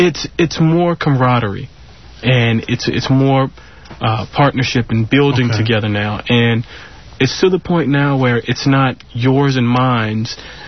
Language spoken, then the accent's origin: English; New Orleans, Louisiana, United States; But one thing I'll say is we're originally from New Orleans, and due to Hurricane Katrina and things like that, it has made us so unbelievably stronger.